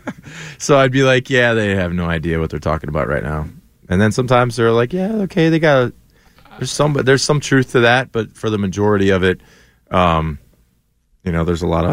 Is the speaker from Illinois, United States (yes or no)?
yes; Chicago, Illinois, United States; Well, I was from Chicago, so I loved it.